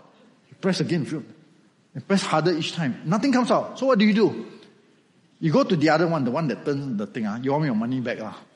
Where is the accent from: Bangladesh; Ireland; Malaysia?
Malaysia; So sometimes, okay, I can say that because I'm Malaysian, right?